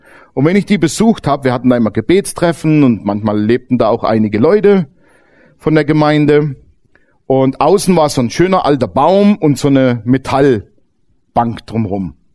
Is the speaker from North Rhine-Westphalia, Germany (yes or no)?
no; Baden-Württemberg, Germany; Ich komme ja aus dem Schwäbischen, gell?